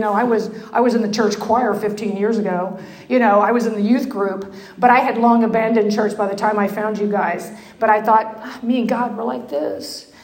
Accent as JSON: {"language": "English", "town": "Alvin", "region": "Texas", "country": "United States", "tie": "born or raised there", "said": "But I grew up in this little farming town in Alvin, Texas."}